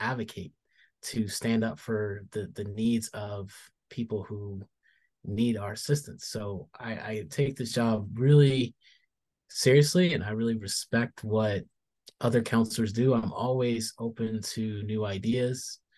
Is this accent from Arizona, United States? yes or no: yes; Arizona, United States; I've had situations growing up in Arizona where I've had folks absolutely display microaggressions.